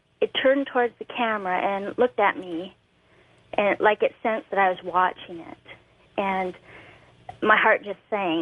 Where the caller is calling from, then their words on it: Billings, Montana, United States; I'm calling from Billings, Montana.